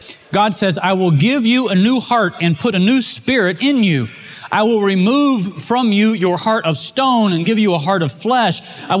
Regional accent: Oklahoma, United States; I grew up in Oklahoma, and during the spring and summer, we had weather that birthed tornadoes.

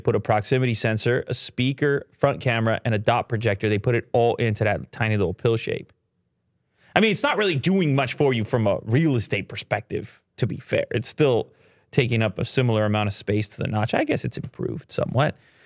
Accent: Canada; So I'm super Canadian this episode.

